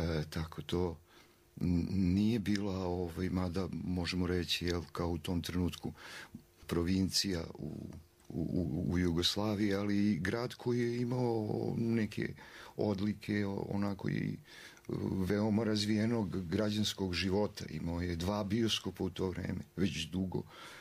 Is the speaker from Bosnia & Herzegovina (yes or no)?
yes; Republika Srpska, Bosnia & Herzegovina; Ja sam odrastao u Semberi, moji roditelji su tad živjeli u Beogradu